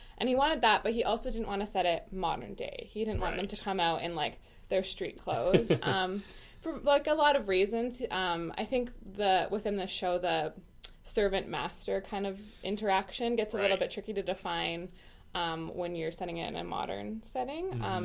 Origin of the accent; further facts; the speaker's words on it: Edmonton, Alberta, Canada; I'm from Edmonton